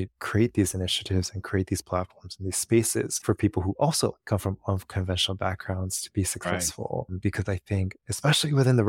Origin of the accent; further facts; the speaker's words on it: Los Angeles, California, United States; And so I grew up in Los Angeles